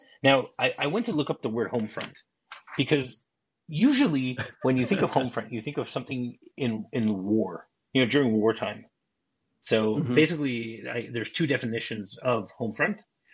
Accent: Midwest, United States; I mean, I'm from the Midwest, so, I would say stop off in Detroit.

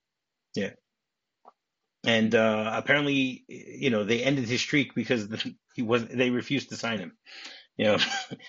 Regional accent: Detroit, Michigan, United States; as I mentioned numerous times, I grew up in Detroit.

